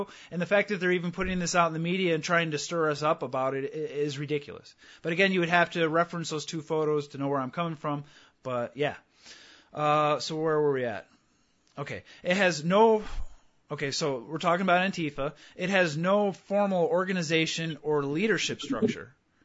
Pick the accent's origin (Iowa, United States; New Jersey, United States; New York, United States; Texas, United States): New York, United States; Yeah, I'm from Western New York, and we had our race riots right in town, too.